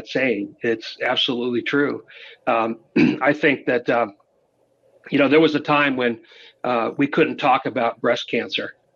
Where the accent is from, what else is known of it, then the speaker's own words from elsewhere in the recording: New England, United States; I grew up in New England, and I never saw the fall leaves.